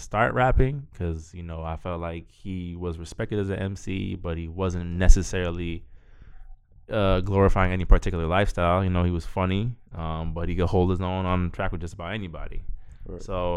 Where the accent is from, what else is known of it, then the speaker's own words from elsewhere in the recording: Miami, Florida, United States; now in Los Angeles, United States; I was born and raised in Miami, spent my whole life here in 305, been a Dade County resident as long as I can remember. Recently moved to LA a little more than a year ago